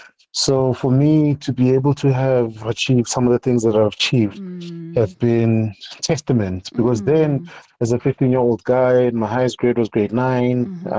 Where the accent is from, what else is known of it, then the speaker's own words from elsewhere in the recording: Tembisa, Gauteng, South Africa; my life journey started in Tembisa. I was born and bred in Tembisa in a section called Mkanza. Raised by a phenomenal woman with an older brother. So I schooled there